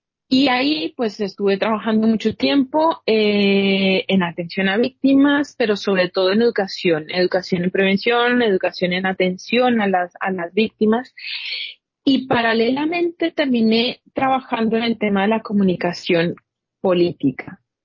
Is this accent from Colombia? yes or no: yes; Colombia; moved away as an adult; now in Spain; Yo soy colombiana y en Colombia hice una formación para ser educadora en ciencias sociales. Es decir, yo fui profesora de geografía, políticas e historia durante muchos años. Y cuando llegué a España, hace ya también muchos años